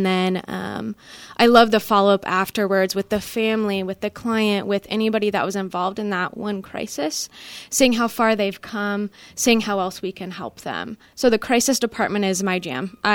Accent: Meriden, Kansas, United States; also born or lived in Topeka; So I am from Meriden, Kansas and Topeka, Kansas, but mainly Meriden, Kansas. Went to Jefferson West High School.

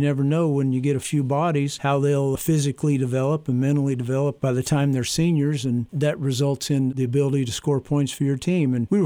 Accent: Hoopeston, Illinois, United States; I grew up in Hoopston on the farm

